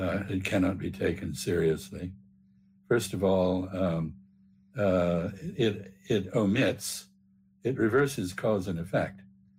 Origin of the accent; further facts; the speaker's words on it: Bahamas; Actually, I grew up in the Bahamas. I knew lots of octopuses, and they were generally very gentle, not ferocious.